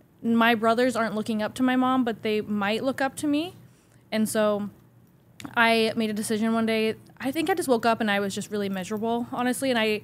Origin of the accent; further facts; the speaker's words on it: Georgia, United States; now in New York City, United States; I moved out of my hometown. I moved from my small town in Georgia to a bigger city and then eventually to New York City